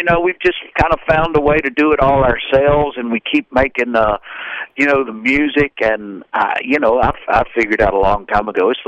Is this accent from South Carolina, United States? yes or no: yes; South Carolina, United States; I grew up over in South Carolina, and, you know, we when you learn to play guitar, you learn to play old folk songs.